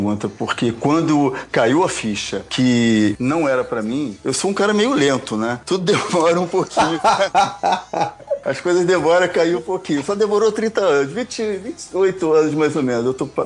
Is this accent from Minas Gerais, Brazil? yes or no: no; Rio de Janeiro, Brazil; Sou do Rio de Janeiro